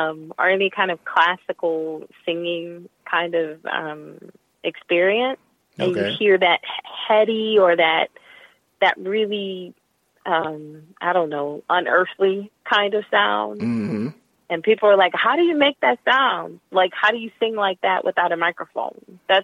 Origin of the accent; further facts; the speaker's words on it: New Orleans, Louisiana, United States; You know, I grew up in New Orleans, and there weren't any Black opera singers really like prevalent on the scene